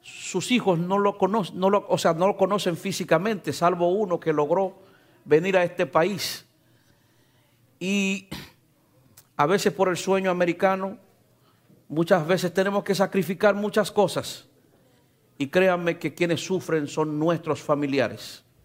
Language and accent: Spanish; Santo Domingo, Distrito Nacional, Dominican Republic; Yo provengo de Santo Domingo, o sea, República Dominicana.